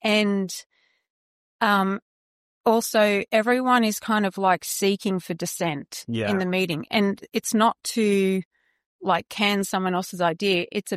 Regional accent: Australia; But as an Australian startup, like the Americans love Australians and they're interested to like talk to us about all the animals that we have here

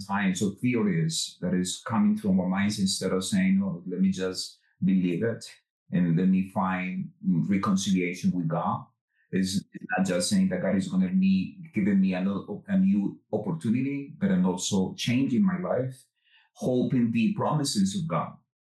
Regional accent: Medellin, Antioquia, Colombia; English is a second language; now in New York, United States; since I moved to New York, like back in 16 years ago, when I came from Colombia, that I used to be. I am from Medellin

